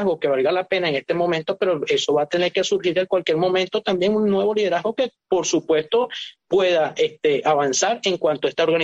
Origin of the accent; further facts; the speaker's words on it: Barinas, Venezuela; porque soy de Barinas y estoy en todos los grupos de Barinas